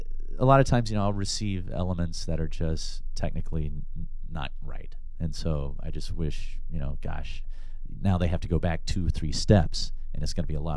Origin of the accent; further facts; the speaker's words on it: Dothan, Alabama, United States; Dothan, Alabama.